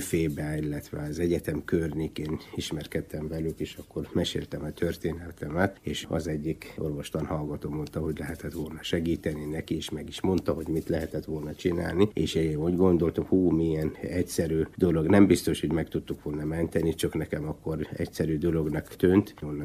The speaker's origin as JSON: {"language": "Hungarian", "region": "Taiz Governorate", "country": "Yemen", "tie": "born or raised there", "moved": "as an adult", "lives_now": "Hungary", "said": "Jemenben egy kis faluban nevelkedtem. Ilyen 120 km a Jemen második legnagyobb városától fekszik. Ott szereztem meg az általános iskolai végzettségem. Ott töltöttem, utána a gimnázium már a városban, Tájzban, és az egyetem már Magyarországon."}